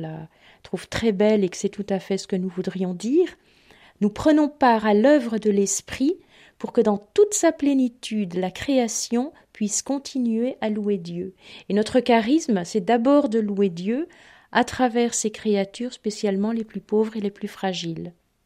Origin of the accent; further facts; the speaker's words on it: Belgium; moi-même je suis belge et que j'ai trouvé ma vocation pour la congrégation en étant enseignante dans cette école de Bruxelles.